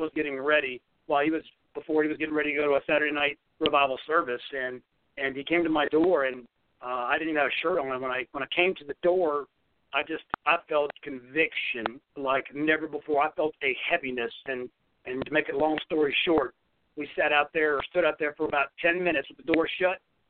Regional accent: Katy, Texas, United States; And we grew up in Katy, Texas.

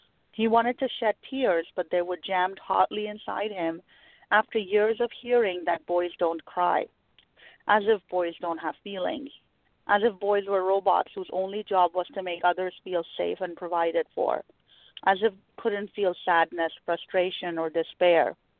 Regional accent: Pakistan; moved away as an adult; now in United States; I was born and raised in Pakistan. I came here to the U.S. in my early 20s.

